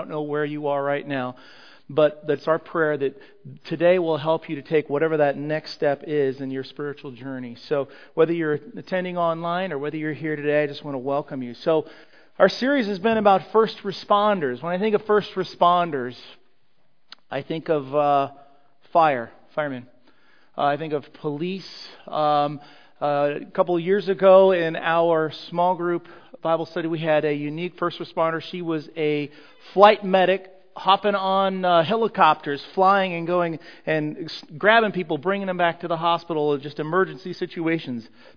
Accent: Anaheim, California, United States; I grew up in, for the first 6 years of my life, I grew up in Anaheim, California.

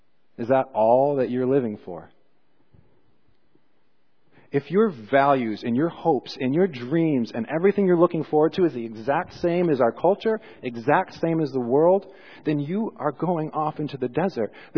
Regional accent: United States; I was raised here in America, and so now I have American biases that I think most of us share.

